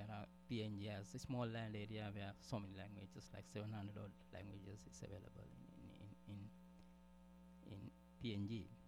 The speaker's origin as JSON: {"language": "English", "country": "Sri Lanka", "lives_now": "Nagoya, Japan", "said": "I'm from Sri Lanka, University of Colombo School of Computing. But presently, I'm working with Professor Mikami at Nagoya University in Japan. So I came from Japan today."}